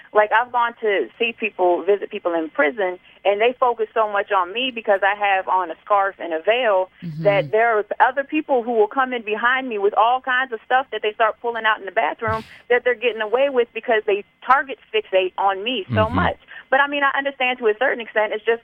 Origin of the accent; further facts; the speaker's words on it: United States; And secondly, I'm from the United States.